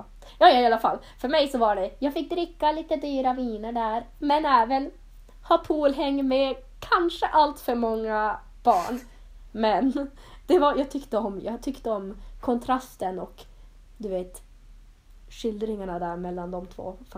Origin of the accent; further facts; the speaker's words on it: Norrland, Sweden; Då trodde jag ändå att jag kommer från norra Sverige där det är typ så här istid.